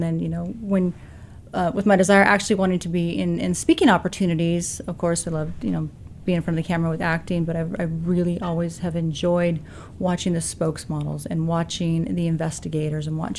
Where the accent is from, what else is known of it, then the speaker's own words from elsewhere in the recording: Long Beach, California, United States; I was born in Long Beach, California. So okay. I've lived here in Southern California. Oh, not here, but I lived in Southern California for most of my life.